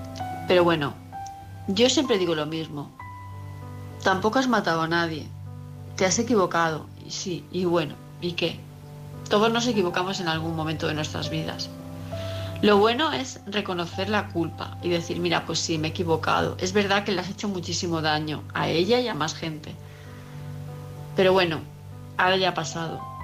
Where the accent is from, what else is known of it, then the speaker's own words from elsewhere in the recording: Palma, Balearic Islands, Spain; de Palma de Mallorca.